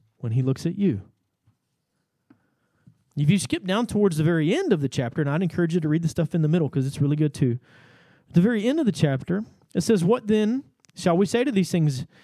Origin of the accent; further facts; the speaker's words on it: Texas, United States; but I'm from East Texas and we say naked.